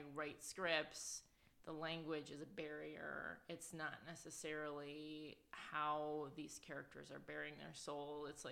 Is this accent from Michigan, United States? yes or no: yes; Detroit, Michigan, United States; I mean, I grew up downriver outside of Detroit. That's what the area is called. This is just sort of blue collar group of suburbs south of the city that a lot of auto workers live in.